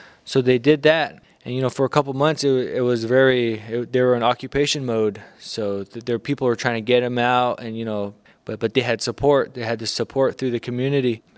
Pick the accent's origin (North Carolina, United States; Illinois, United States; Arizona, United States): Arizona, United States; Rocky Ridge; now in Bay Area, United States; I'm Dene from Arizona, from a place called Denebito, but some people know it as Rocky Ridge. I came out here in 2003 when the school was accredited, and I've been living in the Bay Area